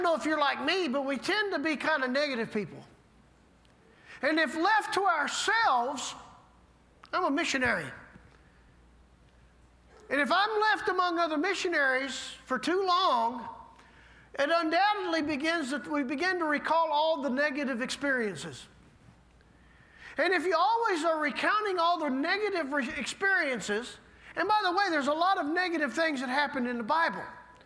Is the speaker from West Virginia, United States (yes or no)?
no; Little Rock, Arkansas, United States; I'm from Little Rock, Arkansas, originally. I lived just outside of town. And I didn't live in a neighborhood. I lived on a couple acres of land